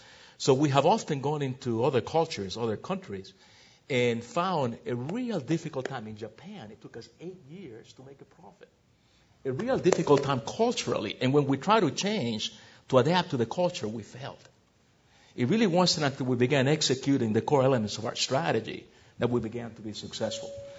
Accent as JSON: {"language": "English", "country": "Ecuador", "moved": "yes", "lives_now": "United States", "said": "If I could just add a personal experience here, I immigrated from Ecuador, South America, back in 1974. And as I did in Ecuador, every morning, twice a week, I would take the trash out."}